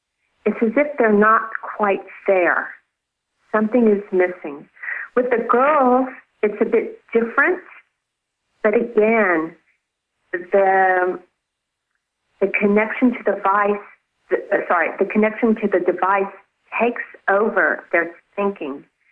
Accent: Texas, United States; born there; I was born in Texas, and I had that crazy Texas superiority.

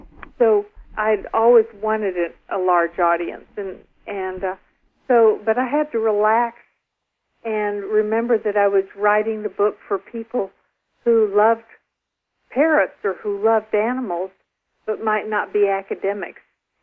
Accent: Texas, United States; and I grew up in Texas, and I love the smell of Mexican chilies.

